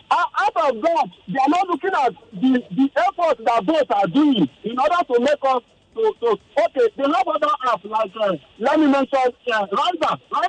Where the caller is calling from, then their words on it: Magodo, Lagos, Nigeria; I'm calling from Magodo.